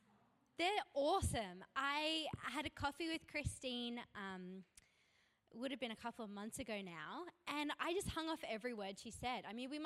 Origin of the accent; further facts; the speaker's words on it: Manly, New South Wales, Australia; And I'm a local. I am from Manly. That's where I grew up.